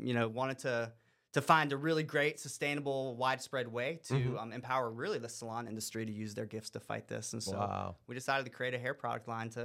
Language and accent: English; North Carolina, United States; I grew up here in North Carolina, but inland, but I would spend a lot of my summers up in Cape May, New Jersey.